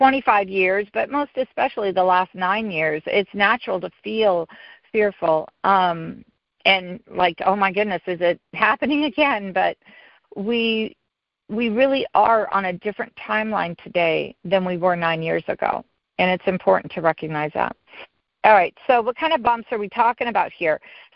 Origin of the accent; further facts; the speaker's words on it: California, United States; As a Californian, I'm going to address a couple things here in California that are taking place right now.